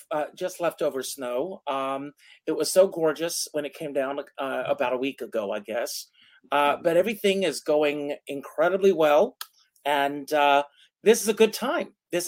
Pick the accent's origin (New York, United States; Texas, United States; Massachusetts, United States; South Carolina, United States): South Carolina, United States; Yesterday was a primary in my home state of South Carolina.